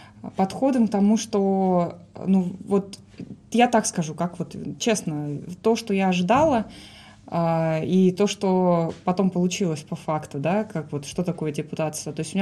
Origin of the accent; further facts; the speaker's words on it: Kulunda, Altai Krai, Russia; Я выросла в ПГТ Кулунда